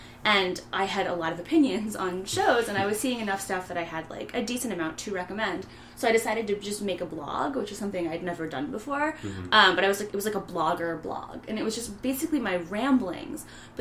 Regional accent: Toledo, Ohio, United States; now in New York, United States; Originally, I'm from Toledo, Ohio.

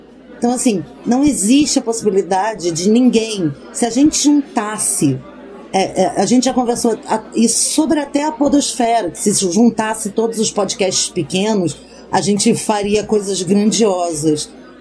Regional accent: Brazil; Fora do Brasil, se a gente não é preto, a gente é latino, né?

